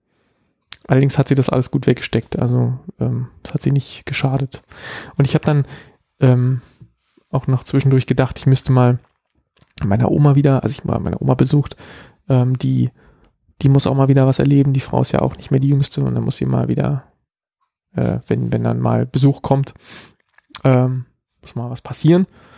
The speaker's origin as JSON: {"language": "German", "region": "Berlin", "country": "Germany", "accent": "Berlin dialect", "said": "sofort macht es Schnapp und ich bin in meinem Berliner Dialekt und zwar so richtig, also schlimmer, als ich das hier jemals werde."}